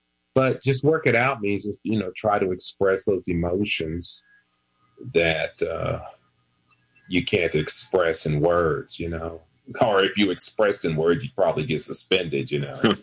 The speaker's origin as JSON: {"language": "English", "town": "Kansas City", "region": "Kansas", "country": "United States", "tie": "born there", "said": "Yes, I was born here in Kansas City, Kansas. Graduated from Wyandotte High School, got an associate's in data processing at Kansas City, Kansas Community College"}